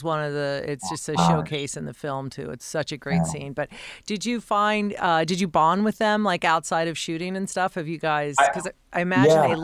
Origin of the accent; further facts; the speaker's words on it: Denver, Colorado, United States; I grew up in Denver, so I'm a Bronco fan.